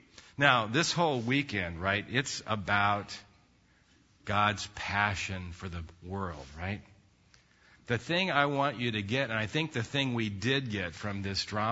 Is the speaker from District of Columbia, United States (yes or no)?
yes; Washington, District of Columbia, United States; and when I told them I was from Washington, D.C., you know, they looked a little disappointed, you know.